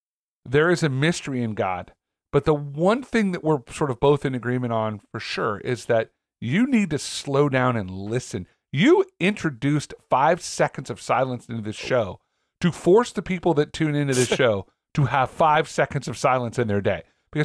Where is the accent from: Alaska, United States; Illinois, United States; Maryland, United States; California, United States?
California, United States; Cloverdale; when I was a kid growing up in Cloverdale